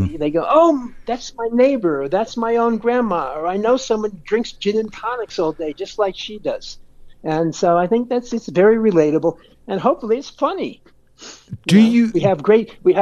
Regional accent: New York, United States; born there; especially since I was born in America, in New York, is Donald Trump.

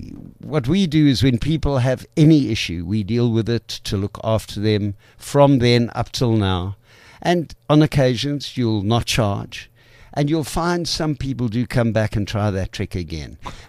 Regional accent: Johannesburg, Gauteng, South Africa; I grew up in Joburg.

